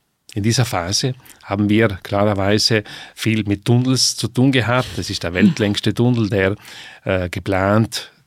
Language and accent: German; Trentino-Alto Adige, Italy; Ich komme aus Südtirol.